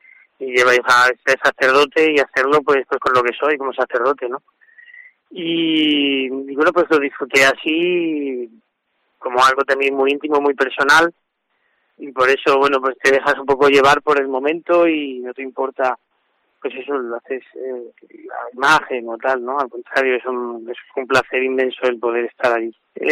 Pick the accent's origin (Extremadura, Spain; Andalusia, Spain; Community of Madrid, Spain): Extremadura, Spain; Coria; Yo nací en Coria y en Coria pues todos los San Juanes, las fiestas en San Juan, pues convivíamos y vivíamos la fiesta del toro, pues de las fiestas populares más importantes de Extremadura